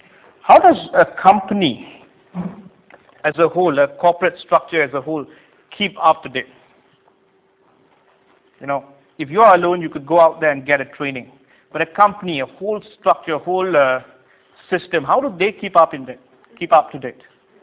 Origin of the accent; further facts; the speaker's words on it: Malaysia; When I was growing up in Malaysia, we just copy what the Japanese did.